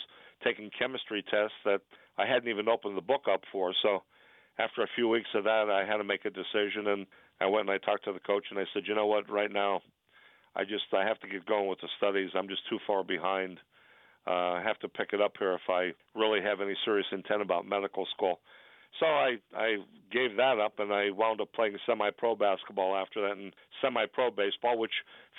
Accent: Wilkes-Barre, Pennsylvania, United States; I spent the first 25 years of my life in Wilkes-Barre. I grew up on the Heights. I went to Marymount grade school and high school.

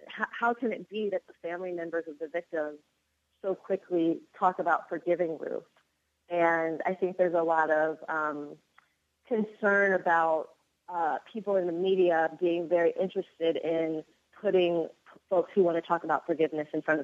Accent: Cincinnati, Ohio, United States; now in Oakland, United States; I'm born and raised in Cincinnati, Ohio, live in Oakland, California now.

